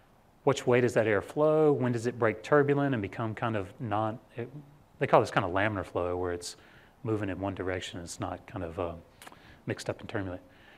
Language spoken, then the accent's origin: English; Charlotte, North Carolina, United States; So I grew up in Charlotte, which helps a lot because they're located in Charlotte.